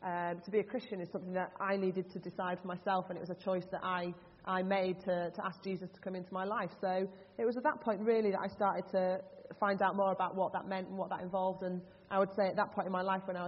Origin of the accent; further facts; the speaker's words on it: Yorkshire and the Humber, United Kingdom; growing up in Yorkshire, rowing wasn't part of our school curriculum.